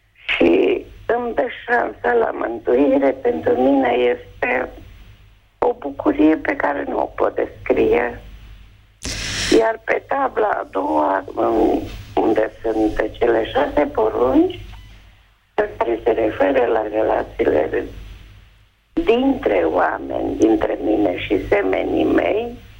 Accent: Turda, Cluj County, Romania; sunt ardeleancă din Turda, am 72 de ani.

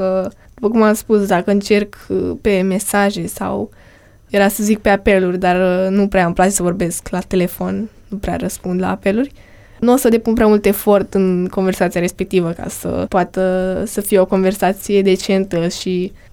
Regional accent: Romania; nu văd ceva extraordinar dacă eu sunt din România și tu ești din, nu știu, Croația

